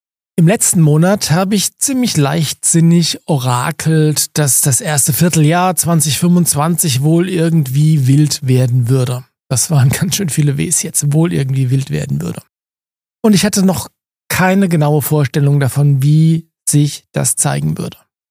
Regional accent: Aschaffenburg, Bavaria, Germany; Ich bin in Aschaffenburg geboren. Ich bin hier groß geworden die meiste Zeit, lebe hier die meiste Zeit. Ich habe nur wenige Jahre meines Lebens außerhalb von Aschaffenburg verbracht. Aschaffenburg ist meine Heimat. Aschaffenburg ist meine Stadt.

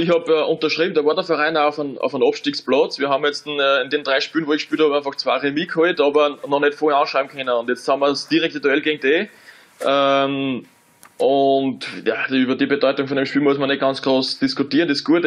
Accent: Austria

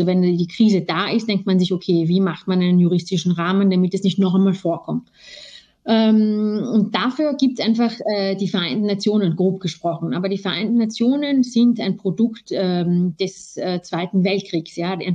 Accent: France; Bei uns in Frankreich war eben der letzte Fall

